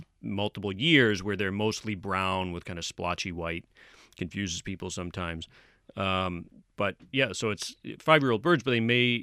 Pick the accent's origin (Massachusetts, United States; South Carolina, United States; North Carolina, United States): Massachusetts, United States; Brockton; You know, I grew up in Brockton. Not a lot of wilderness in Brockton, at least not the nature kind.